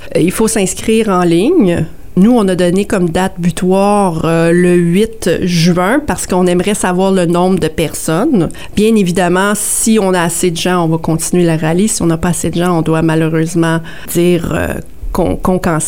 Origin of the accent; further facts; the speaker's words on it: Ontario, Canada; je suis franco-ontarienne et je ne le sais pas moi-même.